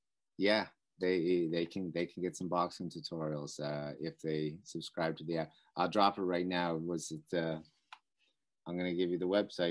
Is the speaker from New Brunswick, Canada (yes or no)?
yes; Nackawic, New Brunswick, Canada; I mean, you know, we're from Nakwik, home of the world's largest axe. You know, so you don't grow up in that type of environment without work ethic.